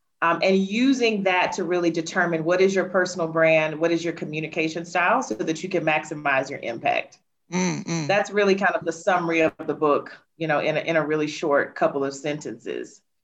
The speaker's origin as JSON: {"language": "English", "region": "Alabama", "country": "United States", "accent": "Alabama", "lives_now": "Johannesburg, South Africa", "said": "So my accent is from Alabama in the United States, but my body is physically located in Morningside."}